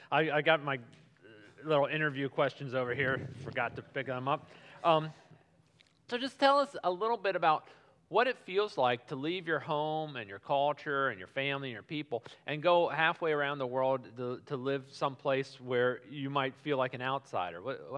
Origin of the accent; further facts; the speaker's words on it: Arlington, Virginia, United States; My wife and I, we're from Arlington, we're one of some of the few people